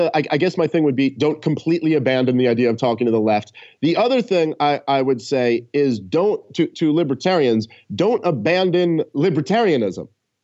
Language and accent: English; New York, United States; I grew up in New York.